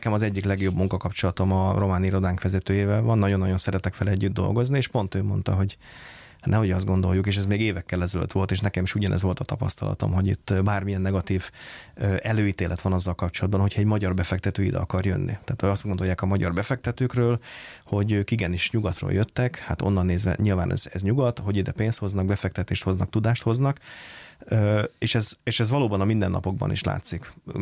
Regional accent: Hungary; Szerintem mi nagyon jó helyen vagyunk így a világban magyarként.

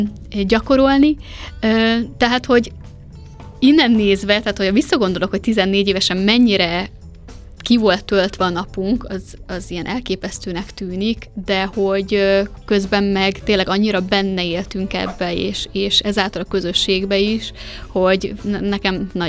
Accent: Košice Region, Slovakia; first language Hungarian; mivel egy kisvárosban nőttünk fel, aki nem a helyi intézményt választja, az elmegy, ugye, vagy Kassára, Miskolcra, a Sárospatakra, kihova.

